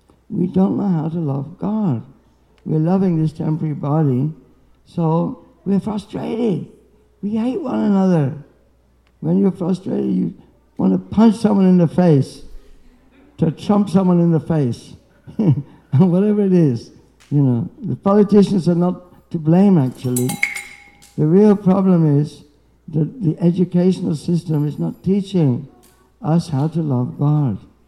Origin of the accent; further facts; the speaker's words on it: Birmingham, West Midlands, United Kingdom; born there; I was born in England. I'm a Brahmi, I was born in Birmingham, you know what I mean? I was born in Birmingham, a Brahmi.